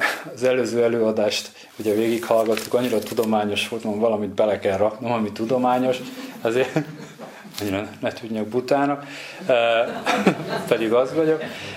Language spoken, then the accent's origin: Hungarian; Budapest, Hungary; born there; 1975-ben születtem Budapesten.